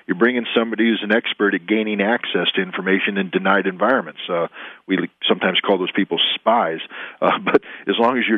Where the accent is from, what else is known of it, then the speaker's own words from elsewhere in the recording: United States; I'm an American first and foremost